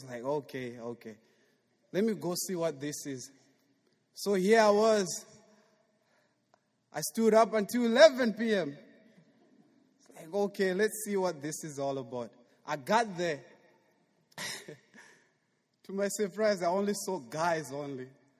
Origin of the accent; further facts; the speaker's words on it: Harare, Zimbabwe; moved away as an adult; I'm from Zimbabwe, Harare, which is the capital city of my country. But I've been here since August 2008